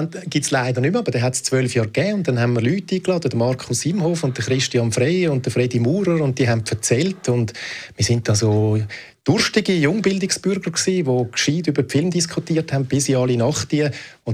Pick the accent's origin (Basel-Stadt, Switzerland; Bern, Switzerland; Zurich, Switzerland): Zurich, Switzerland; Winterthur; Also ich bin in Winterthur aufgewachsen, in einem Milieu aus einfachen Verhältnissen. Mein Vater war Arbeiter, von 16 bis 65 in der Fabrik.